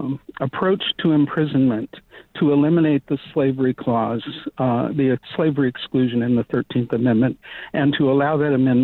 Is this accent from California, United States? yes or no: no; Texas, United States; that's a part of the history that I grew up in, even though I'm from the Western South in Texas.